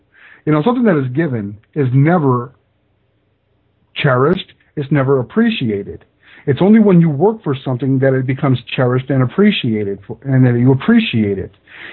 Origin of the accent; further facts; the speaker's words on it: United States; I'm an American. That is my only concern.